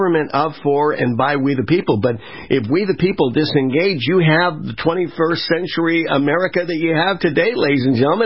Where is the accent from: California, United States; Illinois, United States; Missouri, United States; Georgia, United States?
California, United States; having been, you know, born and raised in California, I spent half my life now in Florida these days.